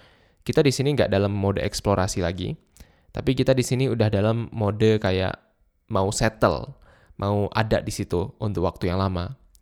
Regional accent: Indonesia; moved away as an adult; now in Germany; Jadi, aku orang Indonesia, aku lahir dan besar di Indonesia. Dan sekolah juga aku di Indonesia.

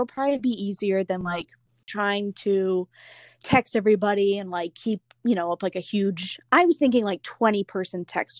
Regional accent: Cleveland, Ohio, United States; also born or lived in Atlanta; I am from Cleveland. I will say I was born in Atlanta. I moved to Cleveland when I was 2.5.

